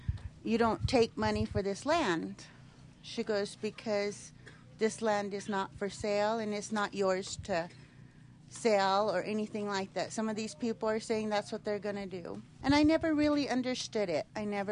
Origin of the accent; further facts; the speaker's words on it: Duckwater, Nevada, United States; I'm originally from the Duckwater Shoshone tribe.